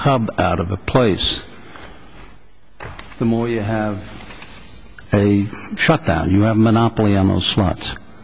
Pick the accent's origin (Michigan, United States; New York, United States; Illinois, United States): New York, United States; I'm from New York. I can't talk this Western stuff, all right?